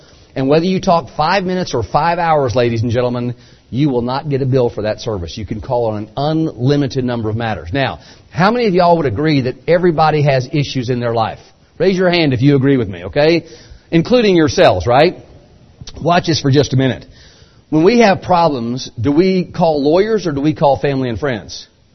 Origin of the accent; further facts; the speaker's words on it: Phoenix, Arizona, United States; I'm from Phoenix. If I need help today, I don't need to worry about who to call here. I call my law firm back in Phoenix.